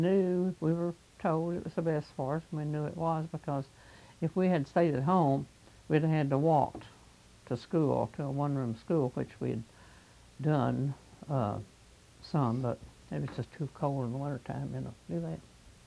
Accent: Erie, Kentucky, United States; No, I lived at Erie, Kentucky, down on Troublesome, near home place.

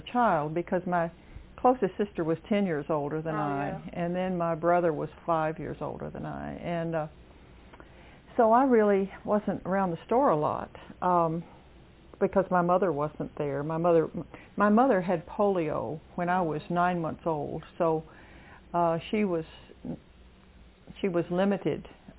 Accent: Hindman, Kentucky, United States; Well, I grew up in Hindman

